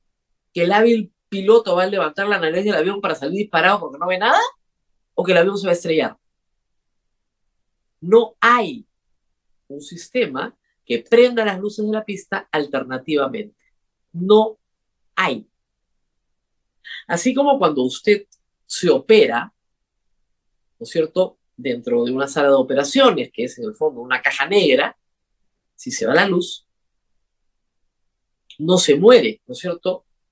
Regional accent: Peru; En fin, ya estamos acostumbrados, somos peruanos.

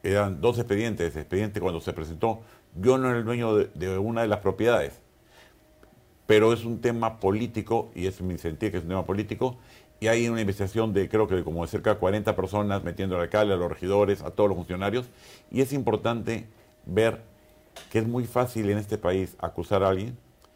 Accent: Peru; un poco lo que yo estoy contento como peruano haber convencido socios extranjeros que vengan a invertir al Perú

